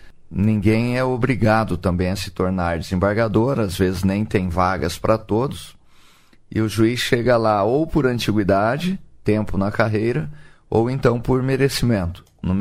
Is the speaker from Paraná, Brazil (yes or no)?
yes; Umuarama, Paraná, Brazil; born there; also born or lived in Alto Piquiri; Sou paranaense de Umuarama. Como se diz, fui para Umuarama só para nascer, porque lá tinha hospital, né? Os meus pais, na época, moravam num pequeno distrito de Alto Piquiri chamado Paulistânia, mas é a terra da minha origem, da qual eu me orgulho muito